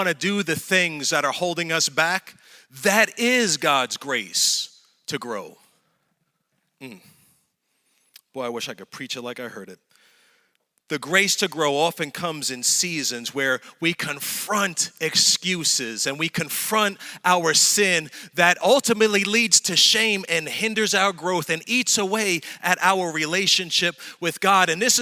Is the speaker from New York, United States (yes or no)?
yes; New York, United States; I'm from the city. Shoot, I'm from New York.